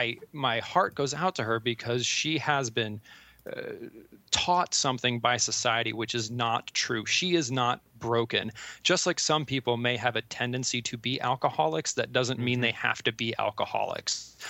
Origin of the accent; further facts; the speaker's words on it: Columbus, Ohio, United States; pretend we were in my hometown, not where I live now, but my hometown of Columbus, Ohio. So in the Midwest.